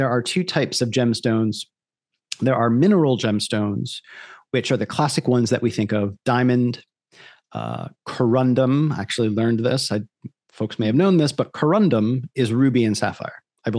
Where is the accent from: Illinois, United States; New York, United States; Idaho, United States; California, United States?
New York, United States; I grew up in New York State where we had probably a very particular sequence.